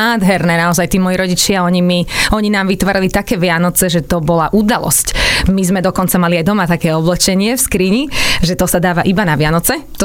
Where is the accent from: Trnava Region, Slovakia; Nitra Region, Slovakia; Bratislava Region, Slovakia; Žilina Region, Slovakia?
Trnava Region, Slovakia; Dolné Loučice; Maličká krásna dedinka pri Trnave, 6 km od Trnavy, odkiaľ pochádzam, pozdravujem.